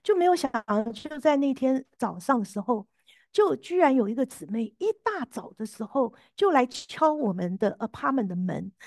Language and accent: Chinese; Taiwan; 我们这个从台湾来的，从来没经历过下雪啊